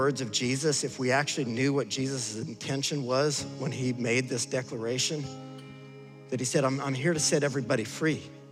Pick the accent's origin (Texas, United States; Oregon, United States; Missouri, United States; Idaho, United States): Idaho, United States; I'm from Idaho. We still use a sundial up there, and it's like last May, so we're catching up.